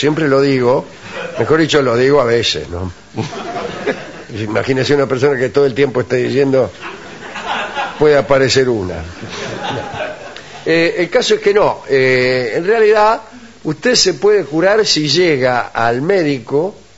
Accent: Uruguay; Soy uruguayo, yo soy el del Uruguay.

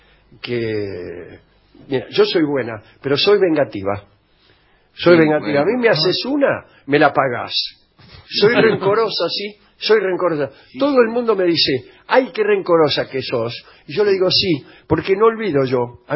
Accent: Poland; Spanish is a second language; Y yo que soy polaca

